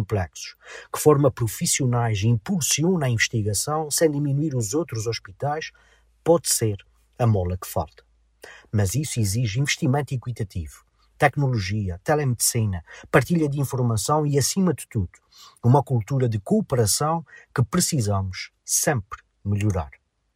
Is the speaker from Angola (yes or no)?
no; Azores, Portugal; Como açoriano, vejo